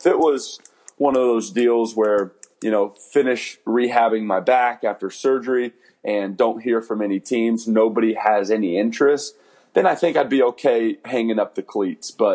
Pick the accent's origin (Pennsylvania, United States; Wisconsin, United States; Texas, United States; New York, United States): Texas, United States; San Antonio; I'll get to play in San Antonio, which is my hometown